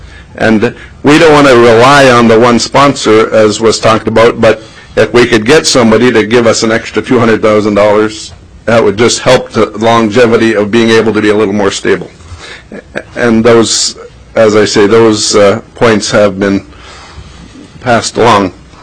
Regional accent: Kotzebue, Alaska, United States; and I'm from Kotzebue with the Kobuk 440 and Arctic Circle Championships

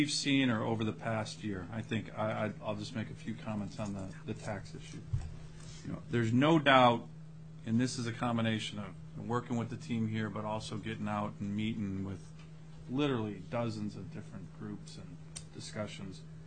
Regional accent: Ohio, United States; I'm originally from Ohio. It's starting to boom in Ohio, and I'm like, damn, I didn't even know we had oil in Ohio.

